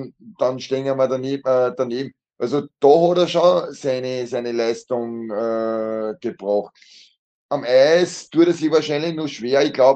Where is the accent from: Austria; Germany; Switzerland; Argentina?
Austria; Upper Austria; als Oberösterreicher Linz-Fan